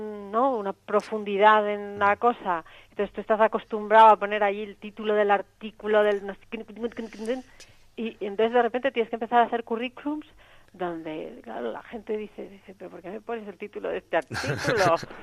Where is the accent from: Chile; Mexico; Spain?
Spain; Madrid, Community of Madrid; a Madrid y fue aquí ya donde encontré la siguiente oportunidad. Digamos, fue una vez de vuelta en mi ciudad de origen donde encontré lo siguiente.